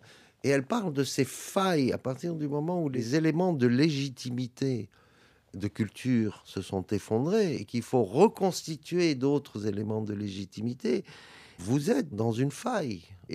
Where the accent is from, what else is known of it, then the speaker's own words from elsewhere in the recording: Lebanon; Chez moi, au Liban, je dis, nos dirigeants, souvent, c'est des touristes dans leur propre pays.